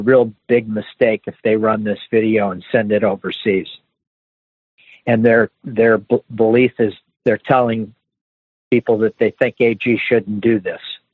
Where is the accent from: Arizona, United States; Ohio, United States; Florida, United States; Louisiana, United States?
Ohio, United States; And I told them, and, you know, I'm from Ohio.